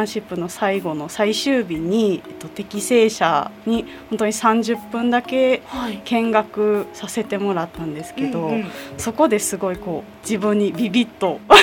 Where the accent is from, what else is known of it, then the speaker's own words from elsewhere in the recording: Osaka, Japan; ですね、私は大阪出身なんですけれども